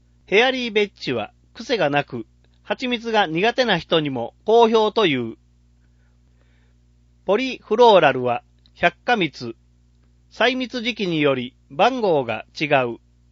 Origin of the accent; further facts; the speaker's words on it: Takatsuki, Osaka, Japan; 生まれ育った高槻の環境の価値です。都会なのに遊べる川があったり、蜂蜜が採れる豊かな山がある町はなかなかありません。